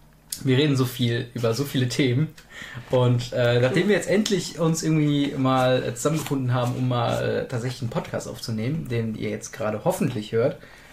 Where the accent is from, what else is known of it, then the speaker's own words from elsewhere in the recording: North Rhine-Westphalia, Germany; Von dem Dorf aus, wo ich groß geworden bin, ja.